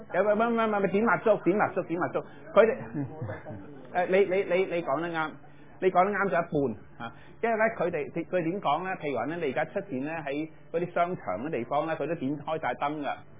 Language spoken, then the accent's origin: Chinese; China; 就是我們過冬，我中國人過冬